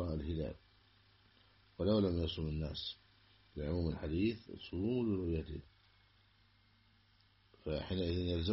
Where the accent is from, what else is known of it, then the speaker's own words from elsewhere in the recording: Egypt; في بلدنا مصر